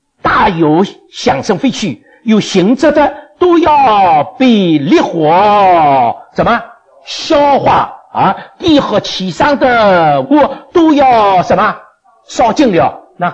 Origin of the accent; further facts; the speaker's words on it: China; 因为我们中国人确实相信，不管是自然界，不管是这个人文界，一定这个天地之间形而上的形而下的，一定有一个行走的律在管理这件事。